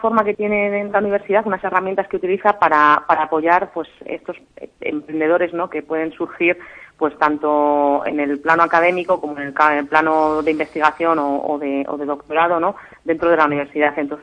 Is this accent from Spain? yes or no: yes; Castile and León, Spain; Yo creo que incluso como salmantinos, ¿no?, y como españoles, ¿no?